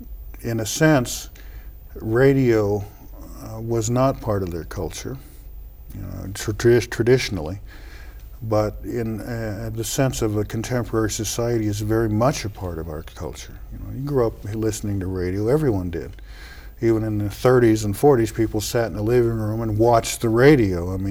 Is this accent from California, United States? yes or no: no; Oklahoma, United States; Well, in Oklahoma, that part of Oklahoma, I didn't play it up too much